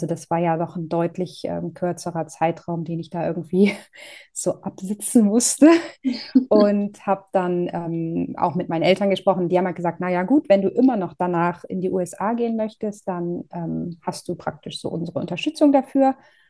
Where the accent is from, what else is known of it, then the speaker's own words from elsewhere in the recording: Northern Germany, Germany; ich komme aus Norddeutschland. Das heißt, von mir in die Niederlande zu fahren, ist jetzt auch gar nicht so weit weg.